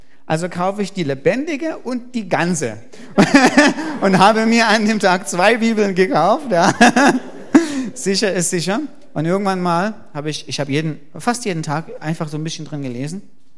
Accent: East Germany, Germany; Wir sind also in der DDR aufgewachsen.

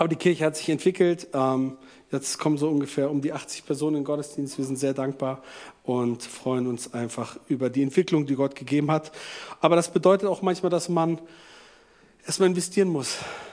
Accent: Hanover, Lower Saxony, Germany; ich komme aus Hannover, bin dort geboren. Ich versuche mal die Geschichte kurz zu machen, ich stelle mich ganz kurz vor. Bin jetzt 37, verheiratet

